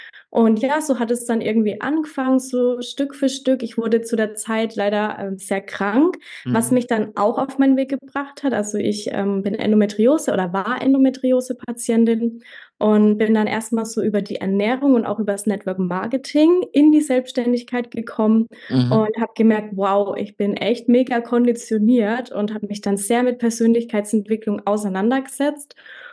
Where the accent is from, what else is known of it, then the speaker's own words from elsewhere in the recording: Bavaria, Germany; Ich komme aus der Nähe von Schweinfurt, das liegt in Unterfranken, Nordbayern.